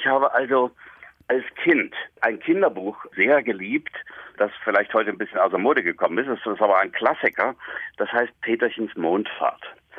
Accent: Germany; Das weiß ich noch ganz genau, ich bin in der DDR aufgewachsen.

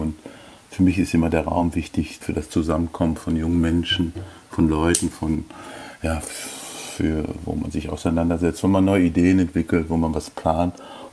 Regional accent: North Rhine-Westphalia, Germany; ich bin ja ein etwas älteres Semester, ich komme aus Westfalen eigentlich

